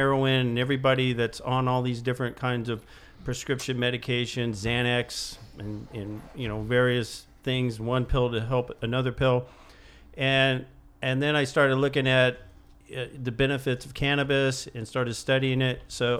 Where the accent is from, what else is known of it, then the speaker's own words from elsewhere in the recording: California, United States; I'm from South Orange County.